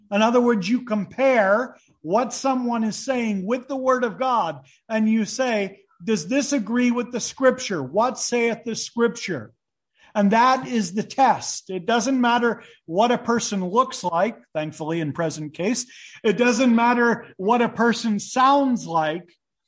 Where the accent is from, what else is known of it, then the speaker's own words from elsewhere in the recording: United States; since I'm American, I'll just go